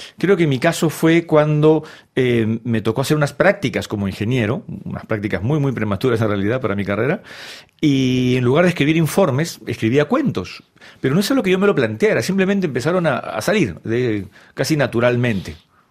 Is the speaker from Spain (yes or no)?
no; Peru; siendo peruano tenemos el paradigma